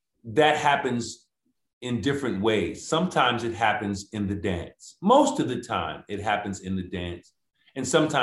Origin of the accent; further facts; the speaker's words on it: Far Rockaway, New York, United States; I'm an inner city kid. I'm from Far Rockaway, Queens, New York.